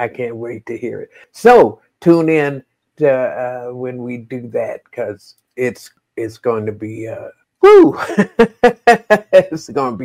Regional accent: United States; But I grew up in America in the 50s and 60s when there wasn't a whole lot of representation.

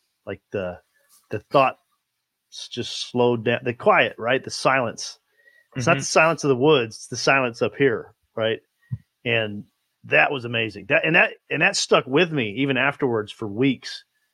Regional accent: Arkansas, United States; You know, I grew up in Northwest Arkansas. I was outside all the time.

